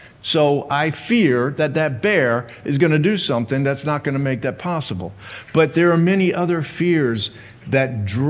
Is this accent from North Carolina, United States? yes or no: no; Saginaw, Michigan, United States; born there; I was born in Saginaw, Michigan.